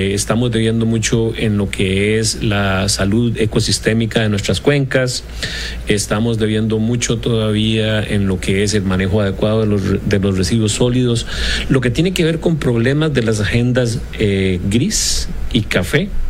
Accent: Costa Rica; los que somos ticos

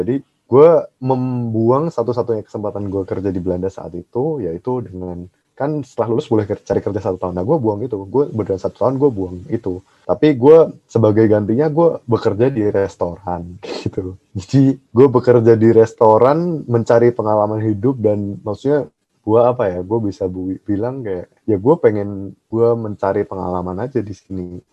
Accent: Indonesia; Gue menjual, gue dari Indonesia. Gue bisa menjelaskan makanan ini dengan lebih baik gitu loh.

